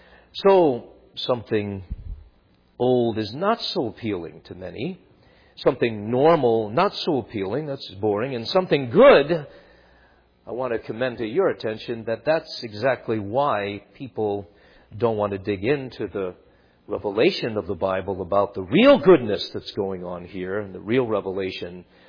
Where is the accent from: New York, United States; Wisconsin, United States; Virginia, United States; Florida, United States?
New York, United States; Long Island; when I was growing up on Long Island, New York, there was a Jew who lived across the street